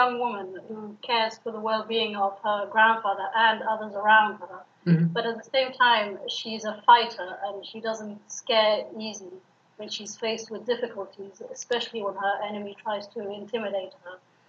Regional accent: Afghanistan; I am from Afghanistan. I grew up in a country where there's war and everything, but I never lived there to experience anything like that.

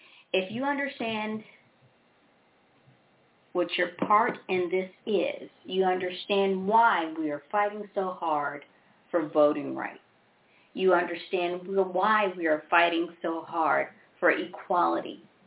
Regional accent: Memphis, Tennessee, United States; born there; And if you know who I am, you know me, I was born in Memphis, Tennessee.

